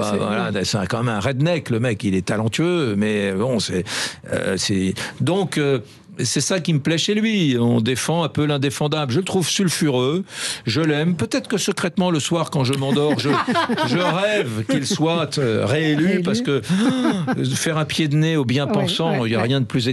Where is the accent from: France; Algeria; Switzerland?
France; Nantes, Pays de la Loire; J'ai grandi à Nantes.